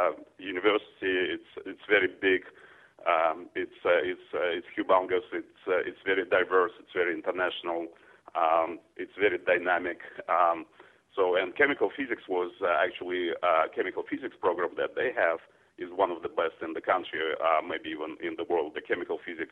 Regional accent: Ufa, Bashkortostan, Russia; also born or lived in Moscow; I'm originally from Russia. I was born in a mid-sized city in Ural Mountains. It's called Ufa, U-F-A. It's east from Moscow, about hour and a half flight east.

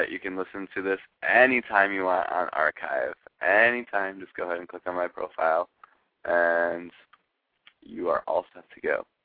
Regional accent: Ohio, United States; accent: Ohio; Can you hear our Ohio accents?

